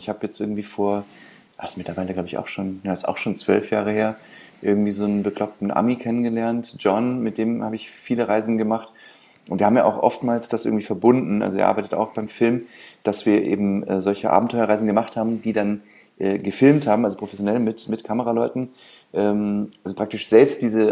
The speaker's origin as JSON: {"language": "German", "region": "Hesse", "country": "Germany", "also_born_or_lived": "Mainz / Berlin", "moved": "yes", "lives_now": "Brandenburg, Germany", "said": "ich bin 2000, glaube ich, nach Berlin gegangen. Ich bin ja eigentlich ursprünglich Hesse und dann irgendwie, genau, erst nach über Mainz, also über Umwege in Mainz nach Berlin gekommen. Und jetzt so seit 5 Jahren orientiere ich mich einfach eher hier draußen in Brandenburg."}